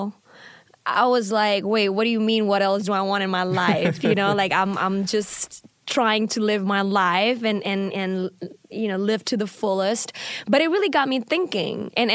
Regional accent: Indonesia; I am from Indonesia.

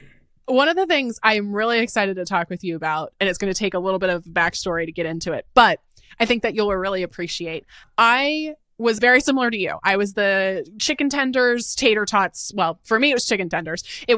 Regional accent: Seattle, Washington, United States; I'm from Seattle. We're a Costco, like Costco runs in our blood here in the Pacific Northwest.

